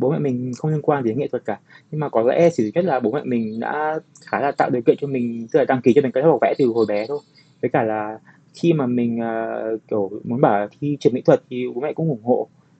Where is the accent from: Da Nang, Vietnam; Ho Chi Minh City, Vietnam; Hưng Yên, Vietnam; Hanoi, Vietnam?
Hanoi, Vietnam; mình 28 tuổi. Mình sinh ra và lớn lên Hà Nội và hiện tại mình đang là họa sĩ, cũng làm việc ở Hà Nội luôn.